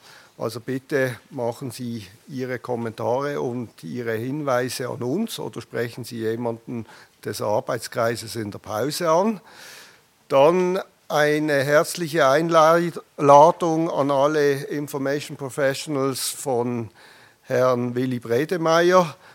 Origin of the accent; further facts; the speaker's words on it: Basel, Basel-Stadt, Switzerland; den ich noch aus seiner aktiven Fußballerzeit in meiner Heimatstadt kenne, selber noch im damaligen alten Joggeli seine Spiele verfolgt habe.